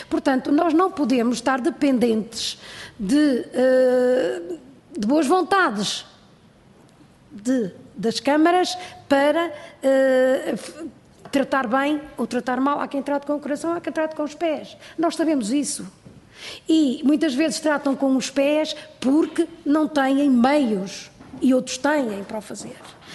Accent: Porto, Portugal; eu vou ter mesmo que tenho de ir para o Porto, vou ter mesmo para a minha terra

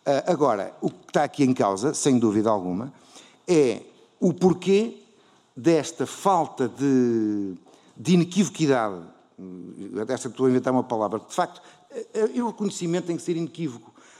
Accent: Coimbra, Centro, Portugal; em Coimbra diz-se muito isso, nós somos de Coimbra, a estrada da beira da estrada, não é?

